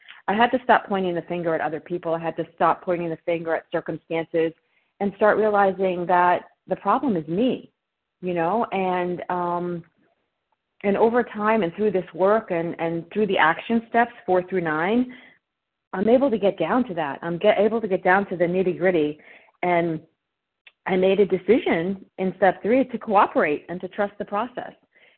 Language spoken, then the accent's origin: English; New Jersey, United States; Good morning, everyone. … I'm from South Jersey.